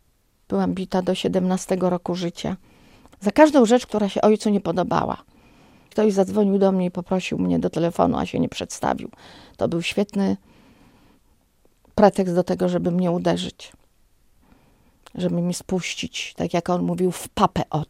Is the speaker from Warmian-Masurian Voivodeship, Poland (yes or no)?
yes; Warmian-Masurian Voivodeship, Poland; bo ja nie jestem z Białegostoku. Jestem z małego miasteczka na Warmii i Mazurach.